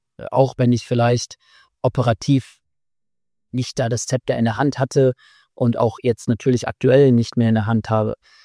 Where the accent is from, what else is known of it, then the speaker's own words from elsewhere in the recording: Essen, North Rhine-Westphalia, Germany; Essen, meine Heimat.